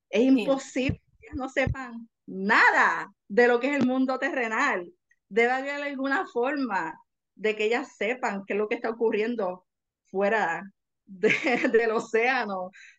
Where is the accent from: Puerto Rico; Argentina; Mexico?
Puerto Rico; si somos autores puertorriqueños, pues yo sé que muchos, no solamente somos autores puertorriqueños, sino también somos lectores que solamente leemos en español.